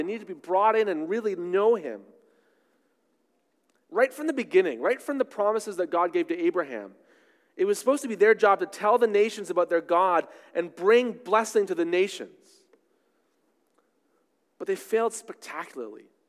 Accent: Canada; born there; I was born in Canada. This is my home and native land.

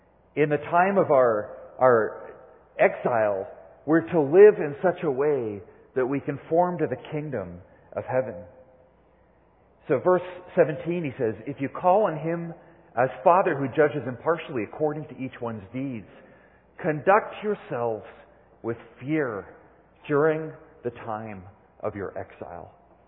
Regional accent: South Africa; We're both from South Africa.

